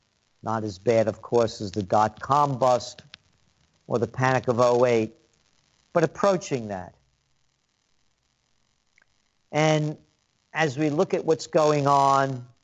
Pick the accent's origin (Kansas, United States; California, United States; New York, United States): New York, United States; New York City; Yes, sir, I grew up in near Allerton Avenue and Boston Post Road.